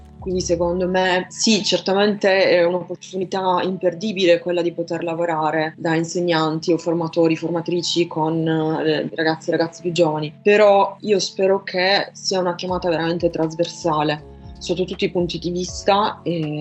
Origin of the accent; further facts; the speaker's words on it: Apulia, Italy; io sono pugliese, pugliano